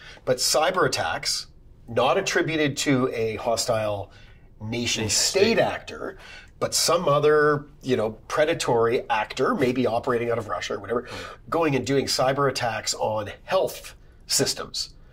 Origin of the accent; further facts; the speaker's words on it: Canada; I'm from Canada